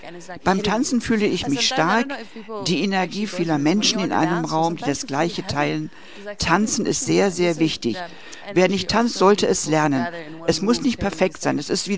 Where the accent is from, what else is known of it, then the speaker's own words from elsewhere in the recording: Syria; moved away; ich bin aus Syrien, ich bin genauso wie ihr vor einem Jahr hier angekommen.